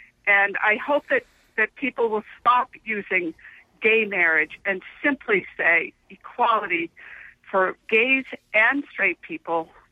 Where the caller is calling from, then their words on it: Boston, Massachusetts, United States; I'm calling from Boston